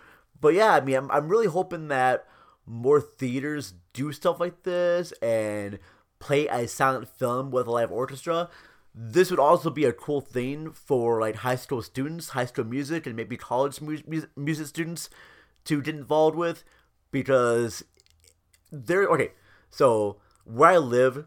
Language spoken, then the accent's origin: English; Minnesota, United States; William Wellman was actually part of my hometown, Minnesota, which I found to be very cool.